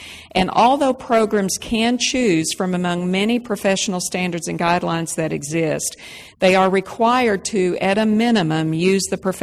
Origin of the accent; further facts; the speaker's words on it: Texas, United States; accent: Texas; If you have difficulty with my Texas accent, stop me afterwards and I'll do the interpretation for you a little bit better.